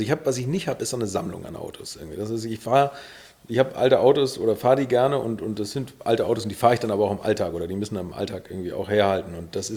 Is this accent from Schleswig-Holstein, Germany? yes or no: yes; Bad Segeberg, Schleswig-Holstein, Germany; ich komme aus Bad Segeberg, hier aus der Nähe